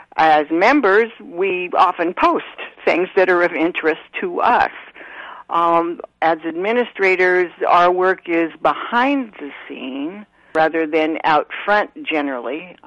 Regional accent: Villisca, Iowa, United States; now in Morristown, United States; I'm a native of Iowa. I was born and raised in Villisca in the southwestern corner, but I have been living in New Jersey for much longer than I'd like to admit.

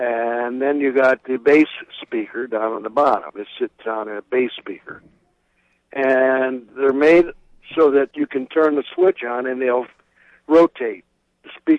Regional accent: Tama, Iowa, United States; also born or lived in Chicago, United States; I'm Sicilian. No, my grandparents all came from Sicily. But, no, I was born in Chicago, and then I went to school and raised in Tama, Iowa.

